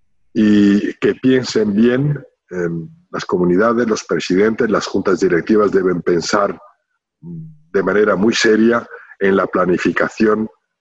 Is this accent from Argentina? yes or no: no; Spain; como judíos y como ciudadanos españoles.